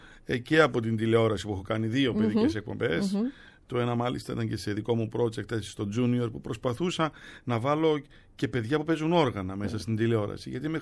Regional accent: Larnaca, Larnaca District, Cyprus; Στη Λάρνακα την εποχή εκείνη που μεγάλωνα, ειδικά και πριν από τον πόλεμο, πολύ δύσκολα τα πράγματα.

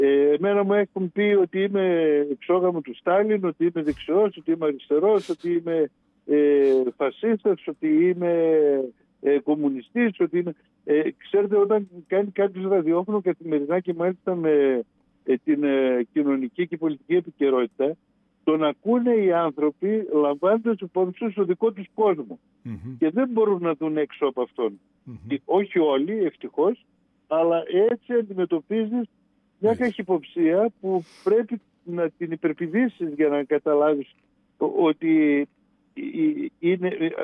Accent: Serres, Central Macedonia, Greece; κατάγομαι από τις Σέρες και πρέπει να απολογούμε γιατί είμαι από τις Σέρες.

